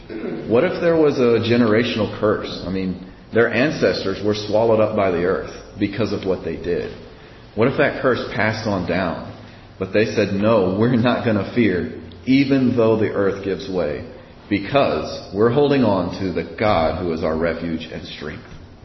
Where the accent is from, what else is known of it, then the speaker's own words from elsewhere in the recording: Texas, United States; I'm from Texas, so when hurricanes happen, you go to a safe place.